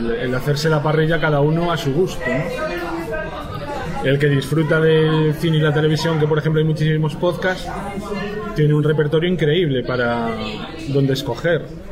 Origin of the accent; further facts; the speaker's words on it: Galicia, Spain; La mayoría de nosotros somos gallegos, la mayoría estamos en Coruña